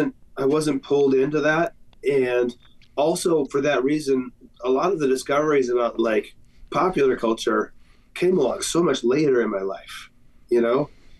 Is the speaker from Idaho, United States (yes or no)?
yes; Idaho, United States; another function of growing up in Idaho was that when I was growing up, we had two TV stations